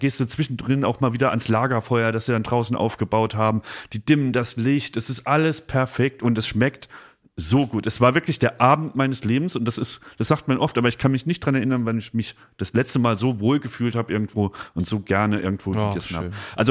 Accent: Germany; also wir haben als Deutsche hat man ja manchmal auch so ein ungesundes Verhältnis, sag ich mal, zum eigenen Land

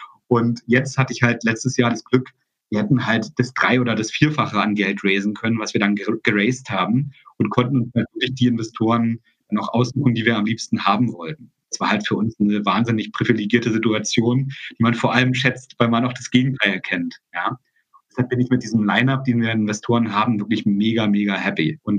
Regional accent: East Germany, Germany; Ich komme ja aus der DDR

